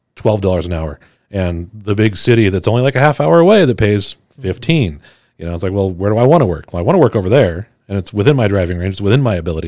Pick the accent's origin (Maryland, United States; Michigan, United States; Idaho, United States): Idaho, United States; Kendrick; I'm from Kendrick, Idaho. I don't speak well.